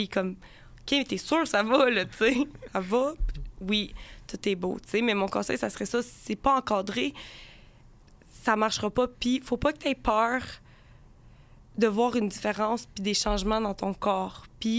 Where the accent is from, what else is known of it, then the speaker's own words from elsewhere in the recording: Gatineau, Quebec, Canada; Moi, je viens de Gatineau, fait qu'on est arrivé de Gatineau en retard.